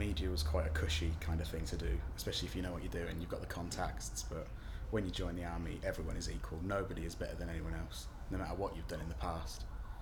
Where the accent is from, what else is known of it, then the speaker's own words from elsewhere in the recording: Northampton, East Midlands, United Kingdom; born there; I was born in Northampton General Hospital, just in Northampton, near where I live.